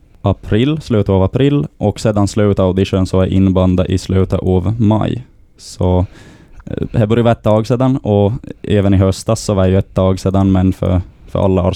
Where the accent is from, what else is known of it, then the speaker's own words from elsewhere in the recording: Sweden; När jag är från Sverige